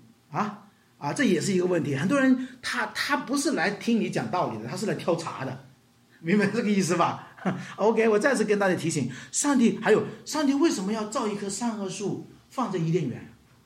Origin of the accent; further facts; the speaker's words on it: China; 看到那些洋人很幸福，不像我们中国人一大堆的菜